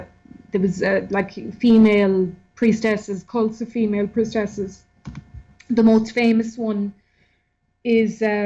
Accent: Ireland; I come from Ireland, and I know that in Ireland and Britain, these type of texts, a huge amount of research is done on them.

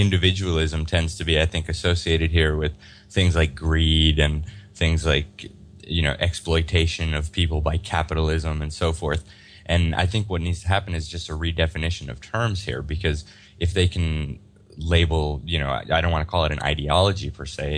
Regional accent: United States; I come in as an outsider. I have, I wasn't raised in this system. I have a completely different perspective as an American.

